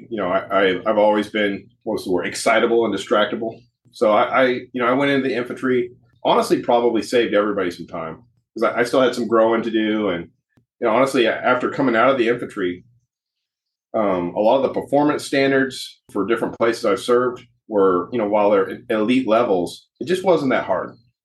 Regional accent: Oklahoma, United States; So, I grew up in Western Oklahoma. We had a cattle, I guess I'll use the word operation. We had about 500 acres on our river bottom land.

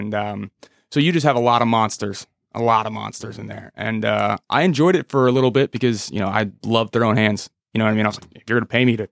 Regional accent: Manahawkin, New Jersey, United States; It was good. I loved it. I love growing up there, played high school football there. It's a very, very small, quiet town.

